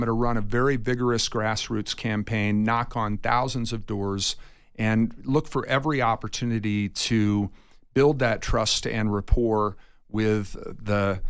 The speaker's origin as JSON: {"language": "English", "town": "Athens", "region": "Ohio", "country": "United States", "tie": "born or raised there", "said": "You mentioned that I was a city councilman in my hometown in Ohio, and I was a Republican during that time."}